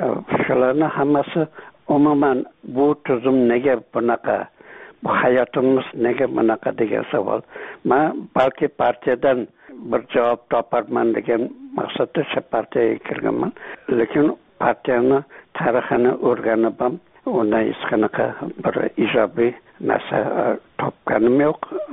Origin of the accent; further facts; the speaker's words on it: Mirzachul, Sirdaryo Region, Uzbekistan; also born or lived in Margilan; Men Mirzacho'lda esimni taniganman. Aslarcha Marg'ilonda tug'ilganman, lekin Mirzacho'lda esimni taniganman.